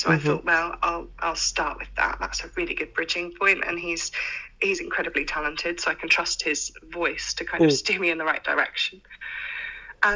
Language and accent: English; Plymouth, South West England, United Kingdom; I think a lot of the people from my hometown believe that poetry can be rhyme yeah. and not much else.